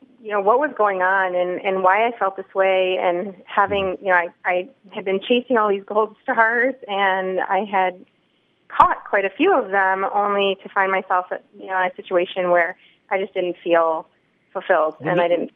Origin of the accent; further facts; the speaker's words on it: Chicago, Illinois, United States; now in Italy; I'm originally from Chicago.